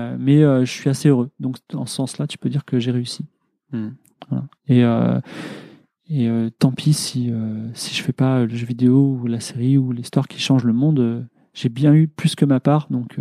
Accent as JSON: {"language": "French", "country": "France", "said": "je suis français. Je veux dire, on est dans un pays où on meurt pas de faim, tu vois."}